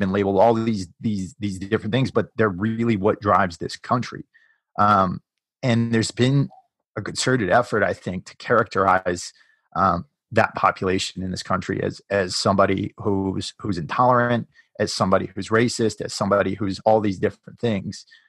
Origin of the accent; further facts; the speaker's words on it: New England, United States; I come from New England, which is classically a very liberal area.